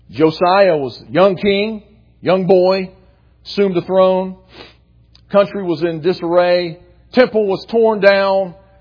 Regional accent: West Virginia, United States; Being a 12-year-old kid from West Virginia, not all that smart, not because I was from West Virginia, just because I was a 12-year-old kid.

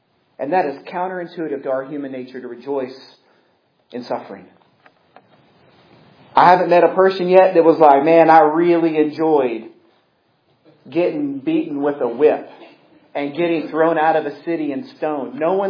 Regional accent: United States; because I'm American, I don't have as much experience overseas as other people.

